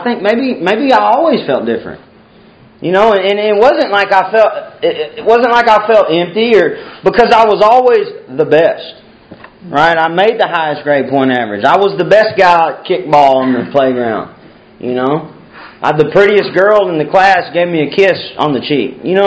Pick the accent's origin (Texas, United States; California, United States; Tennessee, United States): Texas, United States; Waxahachie; Anyways, guys, I grew up in Waxahachie, Texas. I was born, I'm 29 years old. I grew up in a wonderful family.